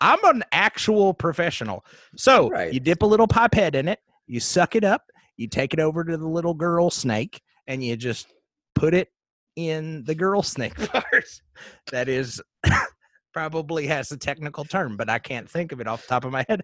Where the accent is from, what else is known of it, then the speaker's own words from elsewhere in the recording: New York, United States; So next thing I know, I'm going to college, right? NYU. Because I'm from New York, and that is a college that is there.